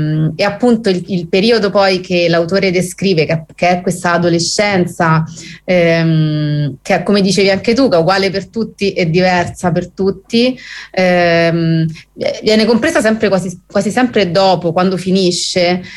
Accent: Rome, Lazio, Italy; pur non essendo io una belga e quindi essendo cresciuta a Roma

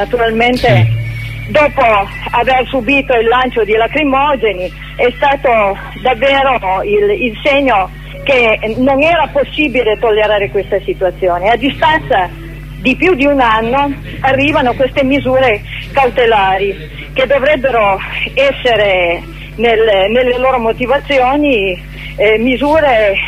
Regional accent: Bussoleno, Piedmont, Italy; In questo momento io dovrei essere al mio paese a Bussoleno

